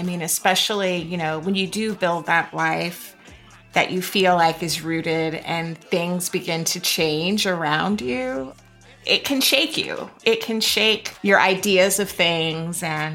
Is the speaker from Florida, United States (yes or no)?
yes; Florida, United States; I mean, listen. I'm from Florida.